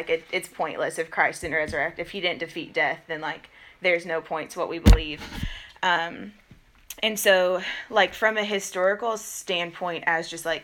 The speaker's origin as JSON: {"language": "English", "town": "Kansas City", "region": "Missouri", "country": "United States", "said": "I am from Kansas City, Old Paz."}